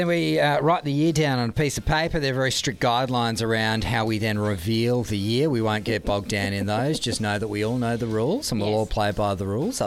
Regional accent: Werribee, Victoria, Australia; Man, growing up in Werribee was different.

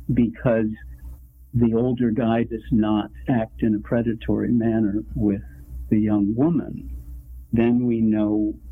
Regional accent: United States; My brother and I grew up on Apache holy grounds.

